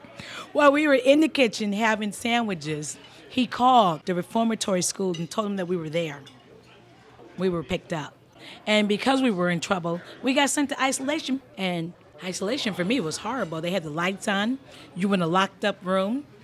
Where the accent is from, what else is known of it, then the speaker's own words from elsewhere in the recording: Rochester, New York, United States; I grew up in Rochester, New York.